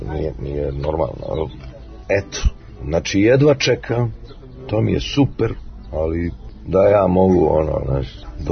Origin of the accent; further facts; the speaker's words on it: Herceg Novi, Herceg Novi Municipality, Montenegro; ja sam došao iz Herceg Novog, ne gore u Beogradu